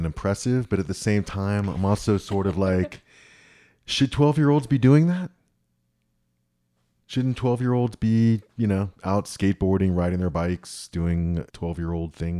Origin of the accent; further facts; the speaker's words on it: Miami, Florida, United States; Or growing up in Miami, we'd collect a bunch of mangoes and then sell mangoes.